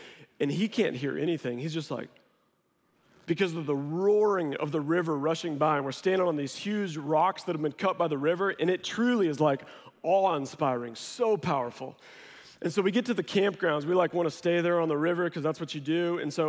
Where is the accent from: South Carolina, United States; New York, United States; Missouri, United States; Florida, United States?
Missouri, United States; now in Texas, United States; I grew up in Missouri, was outdoors a lot. And down here being in Texas, I've never seen a sign like this.